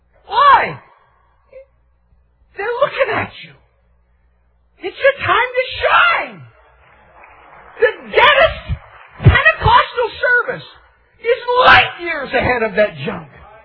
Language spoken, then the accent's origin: English; West Virginia, United States